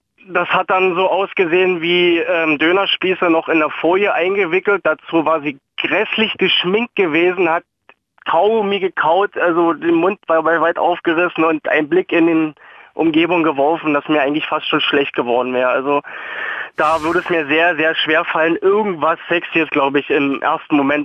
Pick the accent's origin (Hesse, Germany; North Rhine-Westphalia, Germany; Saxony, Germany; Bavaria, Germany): Saxony, Germany; Ich komme ja, wie gesagt, aus Sachsen und man hört vielleicht doch raus, dass ich jetzt nicht unbedingt so blöden Dialekt hab, ne?